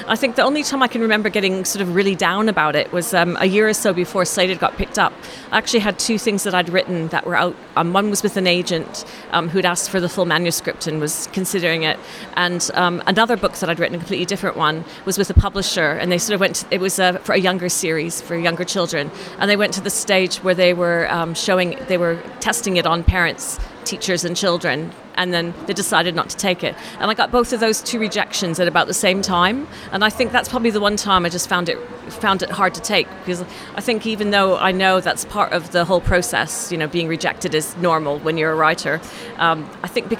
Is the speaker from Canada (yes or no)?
yes; Canada; also born or lived in France / Australia; now in England; I was born in France. And then I was raised in Canada, moved to Australia and then moved to England. So I lived in Australia, I think we were working this out before, it was 13 or 14 years.